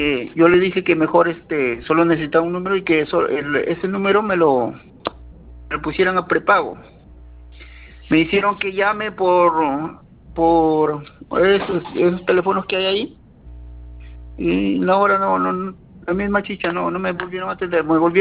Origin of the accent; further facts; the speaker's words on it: Paita, Piura, Peru; Y yo soy de Paita, pues para estar viajando a reclamar a Piura, a veces no hay tiempo.